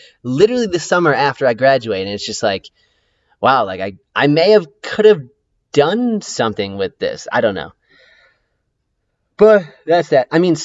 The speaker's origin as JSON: {"language": "English", "town": "Chicago", "region": "Illinois", "country": "United States", "said": "I am from the Chicago area, and Chicago sports, oh man, they aren't great right now."}